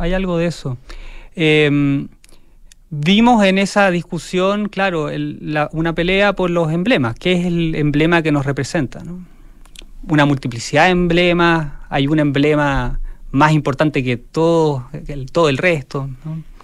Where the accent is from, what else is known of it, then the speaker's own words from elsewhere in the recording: Magallanes and Chilean Antarctica, Chile; moved away; Soy chileno, estoy haciendo patria, como esa expresión, ¿no? Hago patria aquí. Y puedo ser perfectamente, claro, magallánico y a su vez chileno.